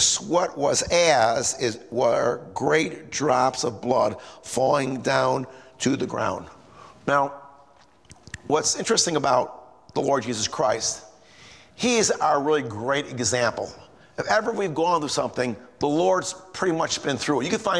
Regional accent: Indianapolis, Indiana, United States; I'm here from Indianapolis, right? An hour and a half, right?

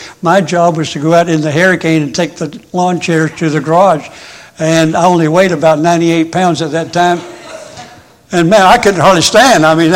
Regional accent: Florida, United States; Someone asked me a while ago if I knew anything about hurricanes, because I'm from Florida.

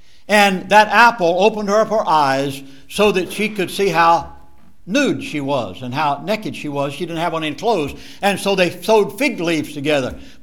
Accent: Georgia, United States; I'm from Georgia.

